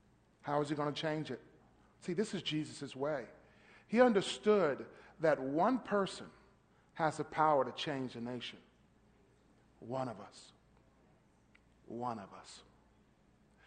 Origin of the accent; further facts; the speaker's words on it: Cincinnati, Ohio, United States; now in Florida, United States; I was new to Florida, right? I got here. I'm from Cincinnati, okay? I'm a city boy.